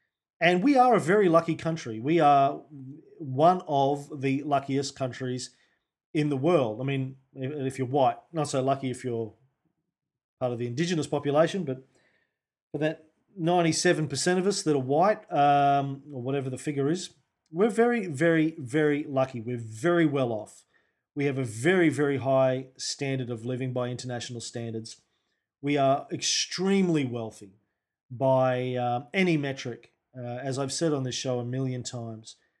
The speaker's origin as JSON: {"language": "English", "region": "England", "country": "United Kingdom", "said": "but, you know, we're English, we're well-liked, we're well-respected, generally speaking, all around the world."}